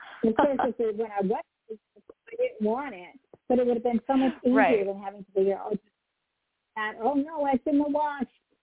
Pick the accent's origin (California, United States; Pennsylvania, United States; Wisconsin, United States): Pennsylvania, United States; Erie; I grew up in Erie, Pennsylvania. And what is that, maybe 20, 30, 40 miles away from you?